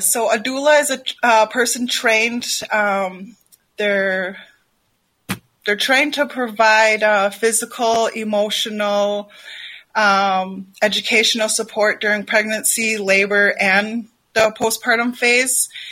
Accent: Black River Falls, Wisconsin, United States; first language Ho-Chunk; English is a second language; now in St. Paul, United States; That is my native language. I come from the Ho-Chunk Nation. I'm originally from Black River Falls, Wisconsin. I'm currently residing in St. Paul, Minnesota.

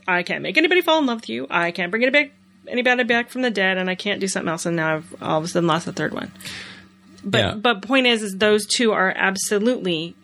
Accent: Tornado Alley, United States; I grew up in Tornado Alley, and so I remember those things when I was a child.

